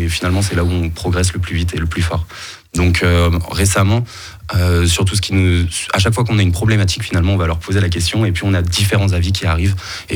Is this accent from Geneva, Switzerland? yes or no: no; Lausanne, Vaud, Switzerland; Moi, je dis 80, je viens de Lausanne.